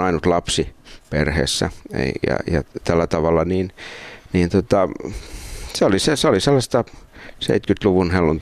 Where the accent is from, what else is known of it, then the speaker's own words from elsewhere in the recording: Seinäjoki, South Ostrobothnia, Finland; also born or lived in Pihtipudas / Pieksämäki; mä oon syntynyt Pihtiputaalla ja sitten isä oli silloin pastorina ensin tuolla Pieksämäellä, tai saarnaaja hän oli silloin. Mutta sitten vuonna 70 taisi olla se siirtyminen Seinäjoelle, jolloin hän meni sinne saarnaajaksi, sieltä mulla on ensimmäiset muistikuvat.